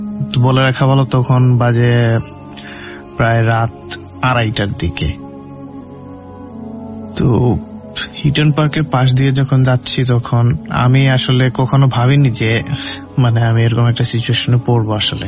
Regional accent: Nabiganj, Sylhet Division, Bangladesh; moved away as an adult; now in England; আমি সিলেটের হবিগঞ্জ জেলার নবীগঞ্জ উপজেলার একজন বাসিন্দা। তো বর্তমানে আমি পড়াশোনার সুবাদে ইংল্যান্ডে অবস্থান করছি প্রায় 3.5 বছর ধরে।

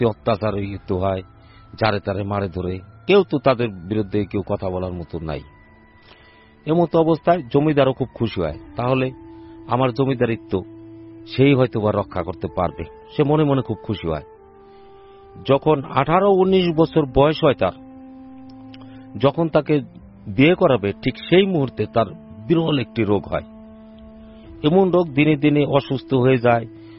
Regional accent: Faridpur, Dhaka Division, Bangladesh; আমার বাড়ি ফরিদপুর টাবাখোলা লেকপার।

